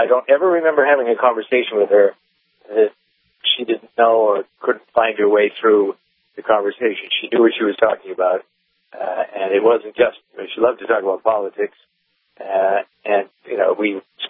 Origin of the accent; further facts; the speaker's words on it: Boston, Massachusetts, United States; I'm from Boston.